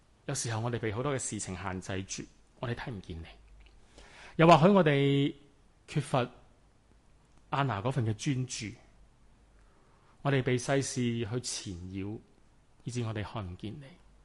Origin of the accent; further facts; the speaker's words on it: Hong Kong; 一张出世纸赋予了我们一个身份，给我们作为一个香港人的权利和义务